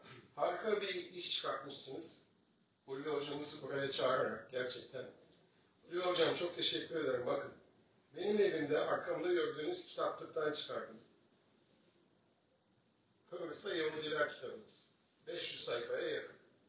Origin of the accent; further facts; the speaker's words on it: Istanbul, Turkey; born there; ben Fatih doğumluyum. Fatih İstanbul doğumluyum. 58.